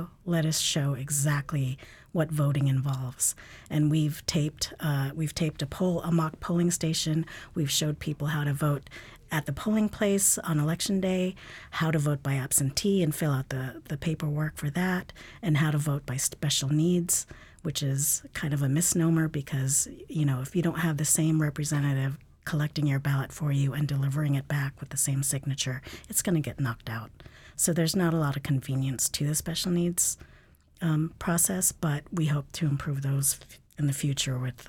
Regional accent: Alaska, United States; born there; We did not even get the right to vote until 9 years before I was born here in Alaska.

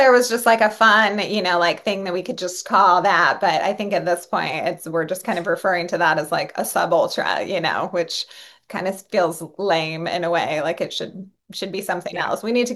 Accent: Oregon, United States; when I came up from Oregon, I remember, like, and I ran pretty primarily like road races in Oregon. That's kind of how I started.

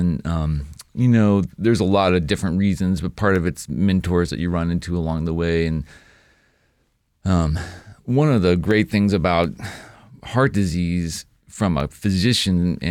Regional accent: New England, United States; the short story is I grew up in New England.

